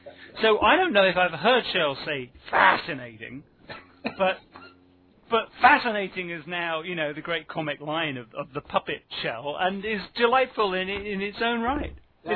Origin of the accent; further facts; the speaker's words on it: United Kingdom; maybe I'm partly influenced, Tom, by being British